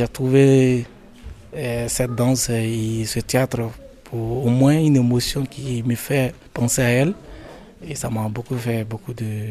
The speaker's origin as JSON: {"language": "French", "country": "Guinea", "said": "je suis guinéen."}